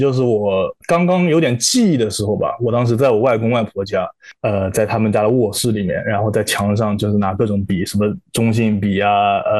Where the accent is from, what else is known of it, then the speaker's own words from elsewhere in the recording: Jiangsu, China; 后面因为我江苏人嘛，所以就可能我们江苏那边会更多去考虑高考啊、学习啊这些东西啊